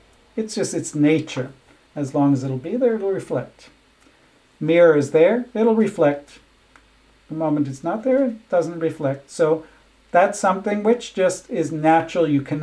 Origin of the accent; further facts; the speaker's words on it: Israel; I grew up in Israel